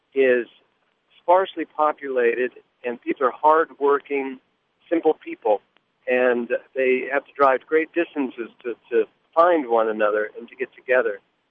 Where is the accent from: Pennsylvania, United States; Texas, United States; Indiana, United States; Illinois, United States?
Texas, United States; Bryan; when I was a kid growing up in Bryan, I used to listen to your radio station all the time. So I've been serving as a priest in Central Texas for a long time now, and maybe 27 years.